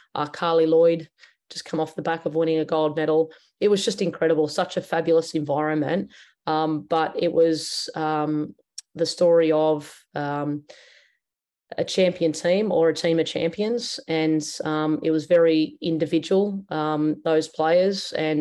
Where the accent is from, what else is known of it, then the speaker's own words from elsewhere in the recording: New South Wales, Australia; Western Sydney Wanderers, which is where I grew up in Western Sydney.